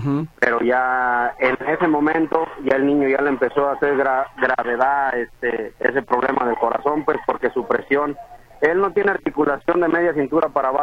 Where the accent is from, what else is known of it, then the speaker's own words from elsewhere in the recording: Jiquilpan, Michoacán, Mexico; Yo soy de Jiquilpan, Michoacán.